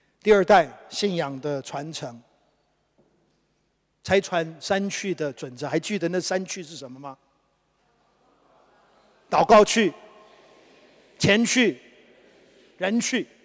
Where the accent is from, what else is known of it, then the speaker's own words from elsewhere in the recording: China; 为了是我们中国人，我们华人能够得听主耶稣基督的福音